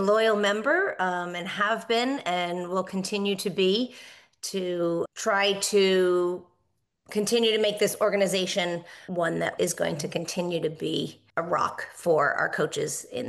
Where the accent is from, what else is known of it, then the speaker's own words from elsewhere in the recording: Massachusetts, United States; Yeah, so I grew up in Massachusetts.